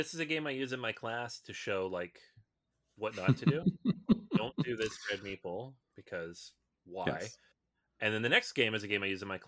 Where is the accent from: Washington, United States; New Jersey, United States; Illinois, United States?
Washington, United States; Seattle; I was super excited about this game because I grew up in Seattle. We read about Lewis and Clark. It was part of my state and natural local history units.